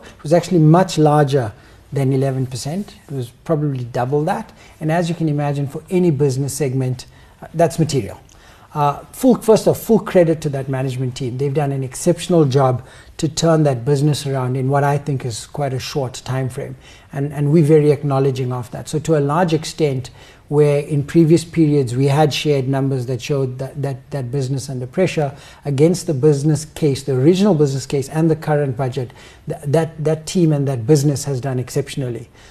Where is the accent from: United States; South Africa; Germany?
South Africa; I think, as I said, as a South African, it's fantastic what we're seeing around some of the economic benefit